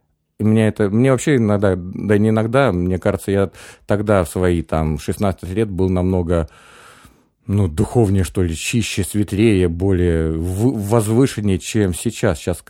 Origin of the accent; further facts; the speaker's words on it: Romny, Sumy Oblast, Ukraine; also born or lived in Makhachkala / Pavlodar / Akhtyrka; Потом Украина, Павлодар, Ахтырка, город Рамны. Город Рамны я там 8 лет прожил. Вот именно школьные вот эти вот, самая юность, ну, самый сок. Поэтому Рамны для меня вот такой вот, как можно сказать, родной город.